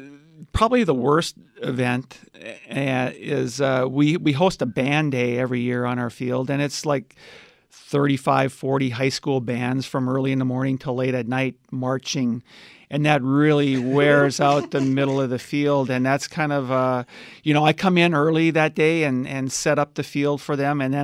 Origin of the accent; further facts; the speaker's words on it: Minnesota, United States; And they're while growing up in Minnesota, I've kind of passed on my love of hockey to my boys.